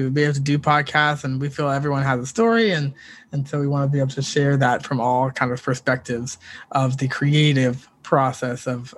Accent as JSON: {"language": "English", "town": "Washington", "region": "District of Columbia", "country": "United States", "said": "I'm originally from Washington, D.C."}